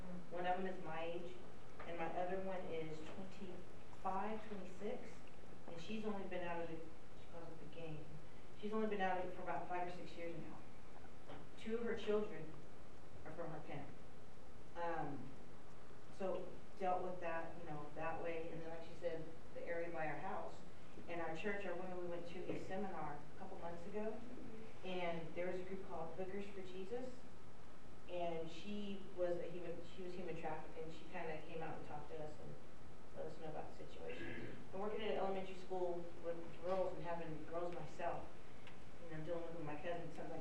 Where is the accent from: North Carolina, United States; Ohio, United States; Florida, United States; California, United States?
California, United States; I'm also from California. I'm a pastor.